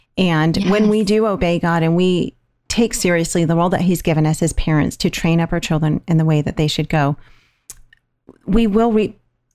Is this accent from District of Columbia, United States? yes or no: no; California, United States; You know, we're from California